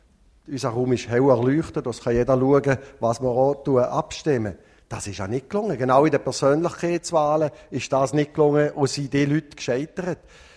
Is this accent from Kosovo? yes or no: no; Switzerland; ich komme aus der Peripherie, wirklich ganz am Rand von der Schweiz, aus dem Berggebiet. Und wir sind dort natürlich viel dünner besiedelt.